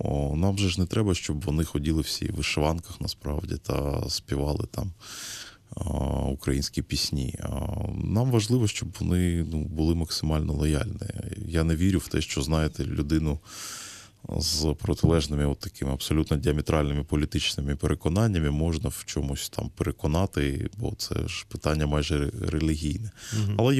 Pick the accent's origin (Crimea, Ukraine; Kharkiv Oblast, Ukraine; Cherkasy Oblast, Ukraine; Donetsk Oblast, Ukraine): Donetsk Oblast, Ukraine; Donetsk; я сам з Донецьку, я народився в Донецьку.